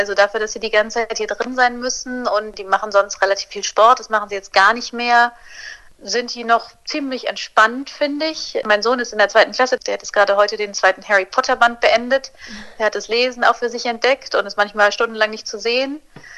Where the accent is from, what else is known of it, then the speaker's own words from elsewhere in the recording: Düsseldorf, North Rhine-Westphalia, Germany; moved away as an adult; now in Milan, Italy; Ich komme aus Deutschland, aus Düsseldorf und wohne aber seit 4 Jahren mit meiner Familie in Mailand in Norditalien.